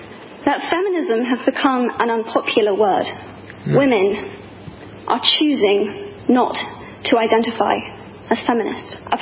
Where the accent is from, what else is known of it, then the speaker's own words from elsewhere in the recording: United Kingdom; I am from Britain.